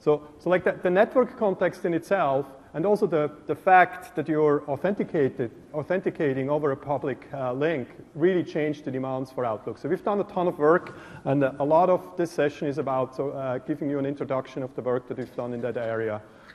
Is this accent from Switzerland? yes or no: yes; Switzerland; accent: Swiss; as you can hear from my accent. I'm from Switzerland.